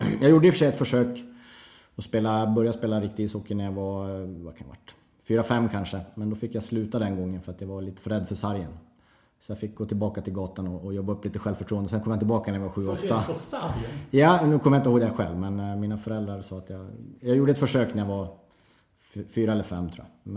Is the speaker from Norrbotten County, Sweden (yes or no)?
yes; Kiruna, Norrbotten County, Sweden; Född och uppvuxen i Kiruna.